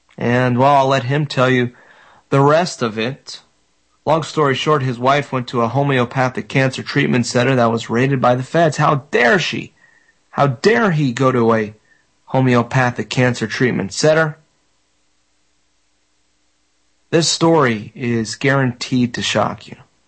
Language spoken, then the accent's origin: English; Florida, United States; we'll talk about Sheriff Bradshaw in my home state of Florida